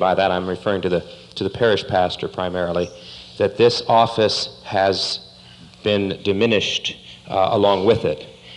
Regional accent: East Grand Forks, Minnesota, United States; from East Grand Forks, Minnesota.

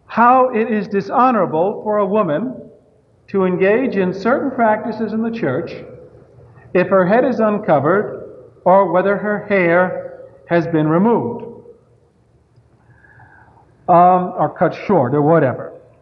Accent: New York, United States; Well, I was brought up in New York, and as a child, I remember if a woman came into church without a hat, because we lived in a very predominantly Jewish and Catholic neighborhood

